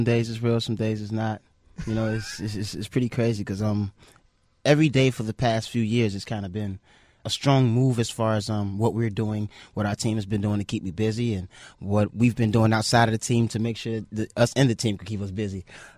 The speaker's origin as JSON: {"language": "English", "town": "Chicago", "region": "Illinois", "country": "United States", "tie": "born or raised there", "said": "Chicago is music. I grew up on the South Side, so on the South Side, I could recall walking down the street"}